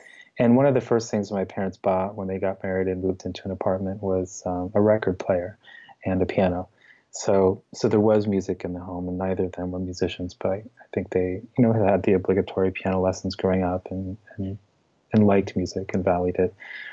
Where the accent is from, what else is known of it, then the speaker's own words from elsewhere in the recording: Ohio, United States; because I was growing up in Central Ohio